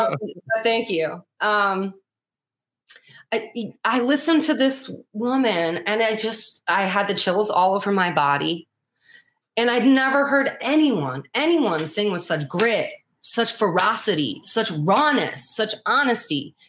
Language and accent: English; Brooklyn, New York, United States; And also I grew up in Brooklyn, so I love hip hop too.